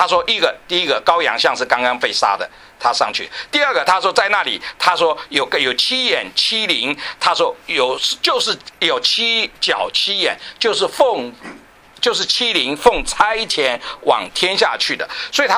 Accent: China; 我们中国人就比较能够明白这个书卷的意思，

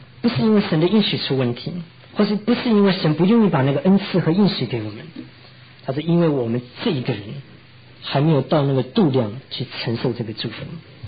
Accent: China; 我说我们中国人有一句话啊，他讲到君子慎独

